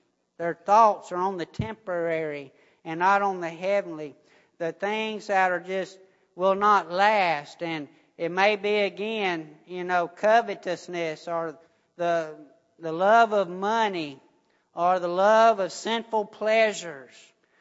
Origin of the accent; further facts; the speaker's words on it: United States; born there; Something that, you know, I'm an American. I've been born here.